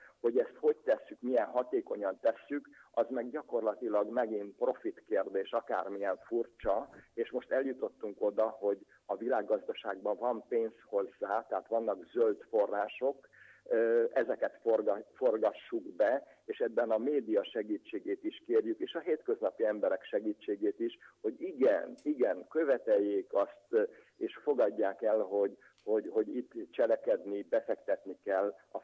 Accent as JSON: {"language": "Hungarian", "country": "Hungary", "said": "aminek nagyon örülök, hogy magyarként részese lehettem ennek a változásnak"}